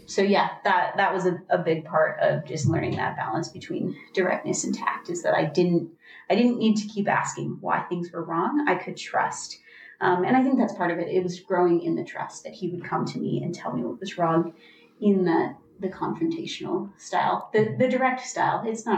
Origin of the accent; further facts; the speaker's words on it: Midwest, United States; And I grew up in the Midwest where you say I'm sorry when you bump into